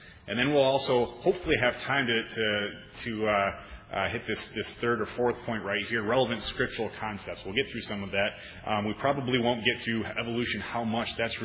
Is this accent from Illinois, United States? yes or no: no; Michigan, United States; I'm from Trinity Protestant Reformed Church. I grew up in West Michigan.